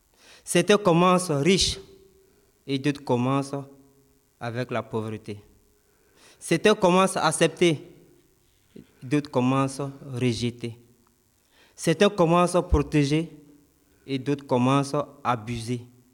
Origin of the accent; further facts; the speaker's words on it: Côte d’Ivoire; now in France; jeune migrant arrivé en France en 2019. Je viens de la Côte d'Ivoire, pays situé en Afrique de l'Ouest.